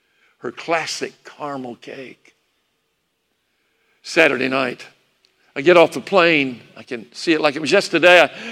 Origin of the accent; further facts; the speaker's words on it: Salisbury, North Carolina, United States; also born or lived in Greensboro; We moved to Salisbury for the night in the sermon after my third grade year. Spent most of my growing up years in Salisbury. Got through high school.